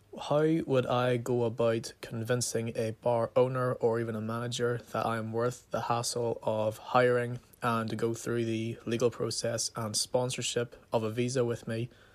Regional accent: United Kingdom; moved away as an adult; Hi, John. … I am from the United Kingdom. My question is, I came to the United States as a student a couple of years ago

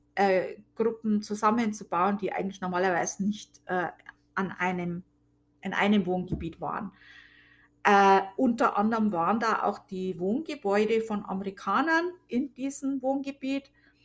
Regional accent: Amberg, Bavaria, Germany; born there; Also meine Geburtsstadt ist Amberg. Amberg in der Oberpfalz war auch mal die Hauptstadt der Oberpfalz.

